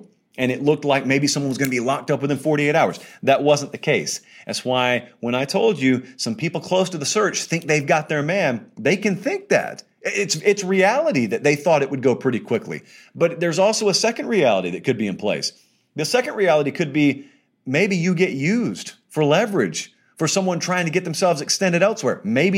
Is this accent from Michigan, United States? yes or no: no; Alabama, United States; But also, I grew up in the South. I grew up near Auburn.